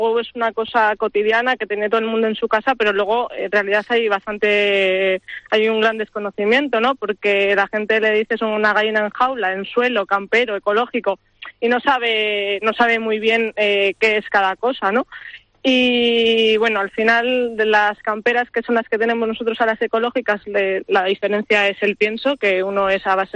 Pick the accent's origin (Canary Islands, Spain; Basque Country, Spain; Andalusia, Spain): Basque Country, Spain; Vitoria; nosotros somos, bueno, mi marido y yo somos de Vitoria, aunque la familia materna de Ramón, de mi marido, es de aquí, de Reruela.